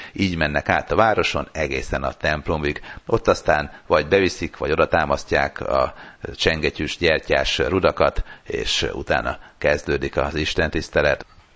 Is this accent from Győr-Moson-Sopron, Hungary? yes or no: yes; Sopron, Győr-Moson-Sopron, Hungary; born there; és én Sopronba születtem, ahol másodikas voltam, és már tudtunk németül.